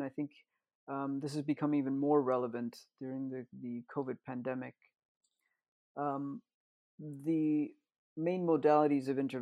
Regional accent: United States; moved away as an adult; now in United Kingdom; I was born and raised in the States

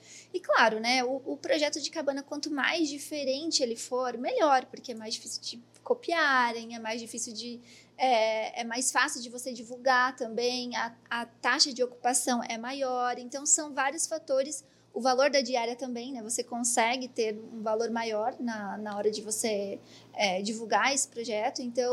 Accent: Urubici, Santa Catarina, Brazil; also born or lived in Paraná; ah, eu sou de Urubici

